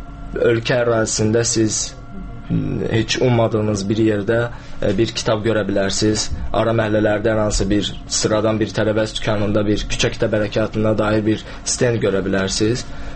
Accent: Quba, Quba District, Azerbaijan; Mən əslən Qubalıyam.

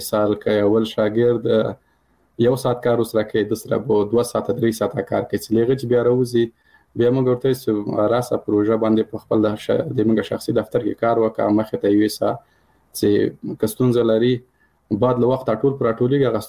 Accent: Paktia, Afghanistan; مثال زه د کابل د پکتیا یم

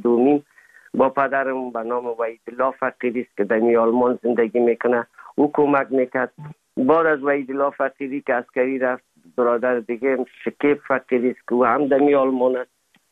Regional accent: Afghanistan; moved away as an adult; سال 1990 از افغانستان اولین سفر آمدم هندوستان

